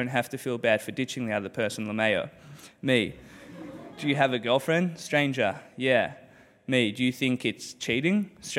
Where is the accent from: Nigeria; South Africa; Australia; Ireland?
Australia; now in New York, United States; Where are you from? Me. Australia, but I'm in New York.